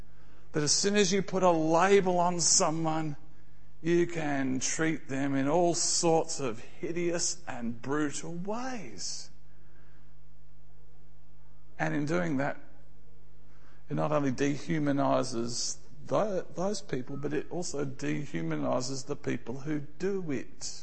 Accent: Australia; born there; I was born in Australia. My dad even did national service within the Australian Army.

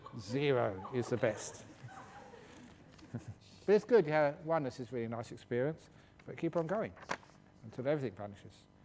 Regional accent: England, United Kingdom; born there; because I was born in England

